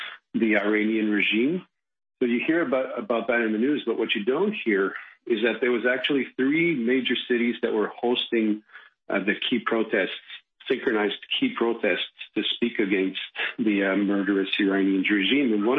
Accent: Canada; also born or lived in Europe

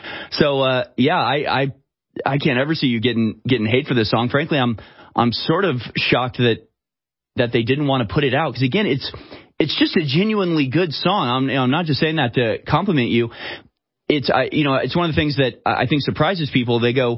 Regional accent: United States; it's amazing that you're an Australian, I'm an American.

